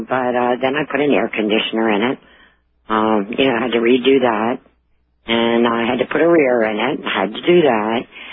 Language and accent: English; Pennsylvania, United States; New radiator, that's, if I'm saying that correctly, I'm from Pennsylvania.